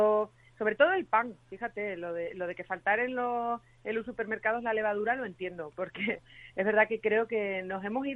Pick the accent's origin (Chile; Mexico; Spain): Spain; Extremadura; vamos a estar este viernes en mi tierra, en el Valle del Jerte